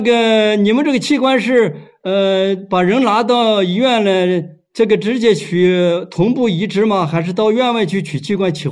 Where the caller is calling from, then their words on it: Chengdu, Sichuan, China; 我这个电话是从四川成都打过来的，我是四川省政法委这个维稳办的副主任。